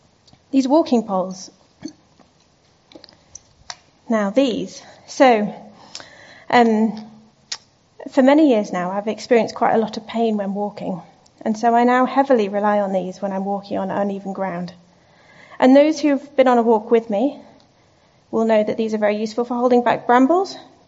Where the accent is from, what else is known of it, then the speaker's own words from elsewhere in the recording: Singapore; I grew up in Singapore with a Chinese heritage, a Chinese grandmother.